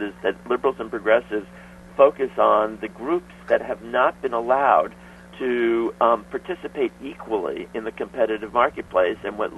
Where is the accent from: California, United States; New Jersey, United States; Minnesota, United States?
New Jersey, United States; Newark; Oh, well, I grew up in Newark, New Jersey.